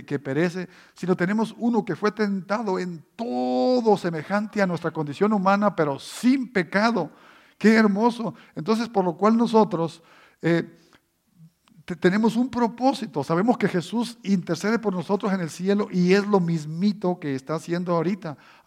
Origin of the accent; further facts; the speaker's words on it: Durango, Mexico; cuando joven estaba yo en mi país, México, el estado de Durango